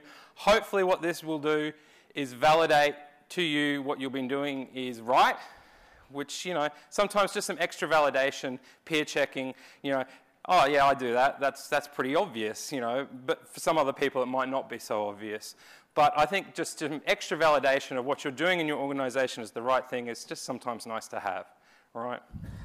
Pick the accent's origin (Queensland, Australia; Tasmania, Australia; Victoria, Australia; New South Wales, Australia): Queensland, Australia; Brisbane; I'm from Brisbane, so flew in for the conference.